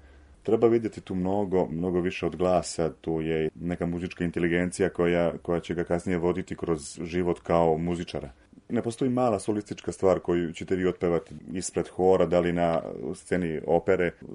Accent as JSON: {"language": "Serbian", "country": "Serbia", "said": "nije to samo kod nas u Srbiji"}